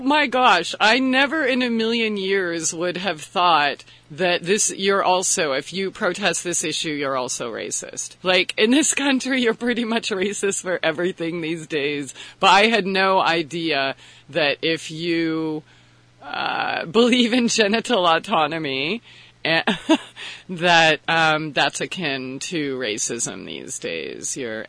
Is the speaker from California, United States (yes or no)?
yes; San Diego, California, United States; born there; I was born in San Diego, Balboa Hospital, but I actually lived on Whidbey Island just a few years ago.